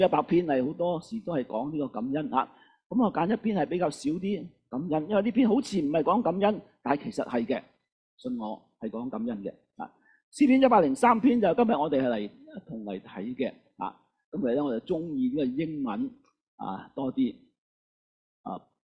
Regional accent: China; 中文都好，中文都好，係我哋中國人都要撐下自己。

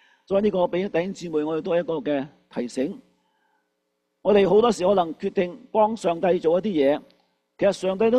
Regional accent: China; 即係我諗類似我哋中國人講話

